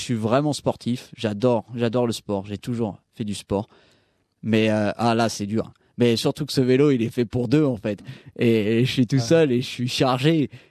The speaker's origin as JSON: {"language": "French", "country": "France", "said": "Je suis un Français, j'adore la France, ma culture, j'adore ma culture. Je suis français, il n'y a pas de problème, mais je ne peux pas vivre en France."}